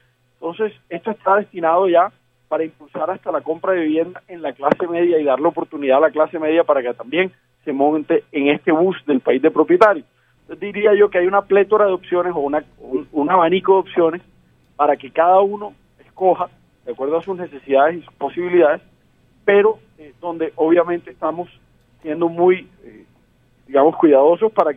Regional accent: Colombia; nosotros, como colombianos, hacemos un esfuerzo

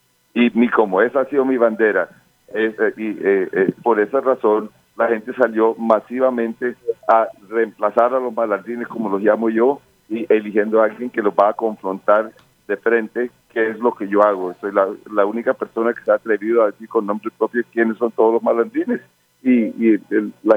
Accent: Cartagena, Bolívar, Colombia; born there; yo soy un cartagenero de nacimiento, enamorado de mi ciudad

